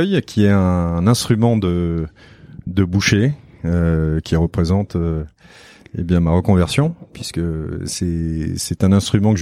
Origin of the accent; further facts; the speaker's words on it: Nouvelle-Aquitaine, France; also born or lived in Paris, France; je suis originaire en fait de Corrèze, donc du Massif Central, et j'ai eu un parcours. Moi, j'étais pensionnaire, donc je me suis baladé pas mal. J'étais dans le Nord parce que mon père a travaillé pendant plusieurs années à Dunkerque.